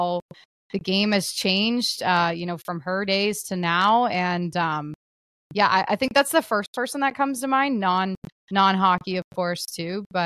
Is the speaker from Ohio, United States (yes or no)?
yes; Ohio, United States; It's my Midwest roots. I'm from Ohio. I played a lot of cornhole in my life.